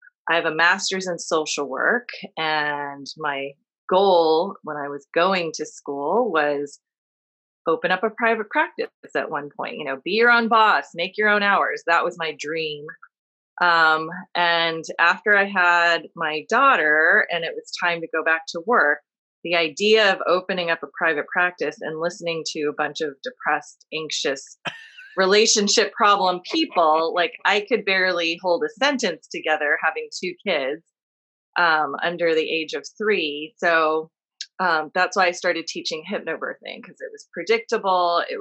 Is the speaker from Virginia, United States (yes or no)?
no; California, United States; also born or lived in New York / San Diego; So I was born in New York and then my parents moved out to California and I grew up in the Bay Area, went to school in San Diego and have been in the San Diego area since 1987.